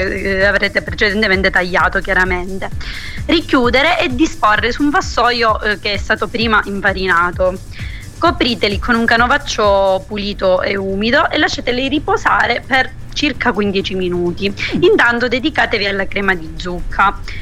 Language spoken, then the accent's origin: Italian; Acri, Calabria, Italy; No, in realtà io sono calabrese, in particolare di Agri, in provincia di Cosenza.